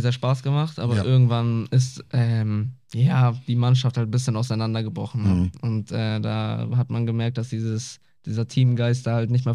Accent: Wildeshausen, Lower Saxony, Germany; Ich bin in Wildeshausen geboren. Heißt eigentlich, ich hatte keine Wahl. Aber es war eine gute Entscheidung von meinen Eltern, hierher zu ziehen

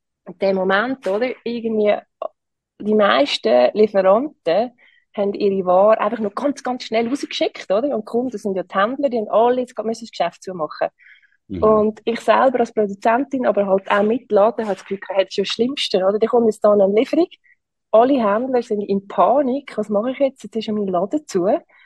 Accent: Lucerne, Switzerland; in Luzern, meiner Heimat, fehlt so ein bisschen der Designaspekt.

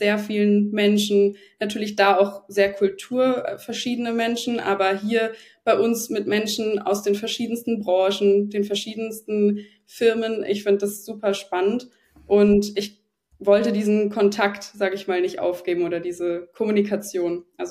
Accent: Munich, Bavaria, Germany; born or raised there; now in Switzerland

